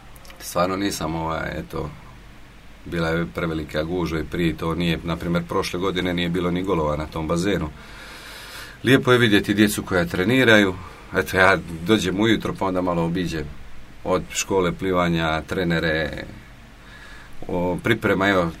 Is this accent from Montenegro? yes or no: yes; Montenegro; ne samo kod nas u Crnoj Gori, nego svugdje u svijetu